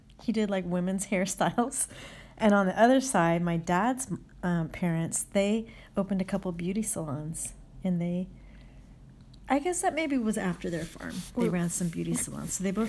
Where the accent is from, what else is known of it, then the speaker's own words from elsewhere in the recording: Portland, Oregon, United States; also born or lived in Michigan / Minnesota / Eugene; So I was born in Michigan, and then we moved back to Minnesota where my parents were from, and I went to like kindergarten and first grade there. Then I went to second grade in Eugene, and then I moved again, and then I went to middle school in Portland and high school in Portland.